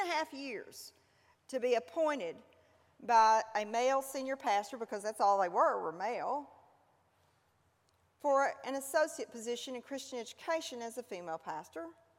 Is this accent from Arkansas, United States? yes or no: yes; Camden, Arkansas, United States; went back to my hometown of Camden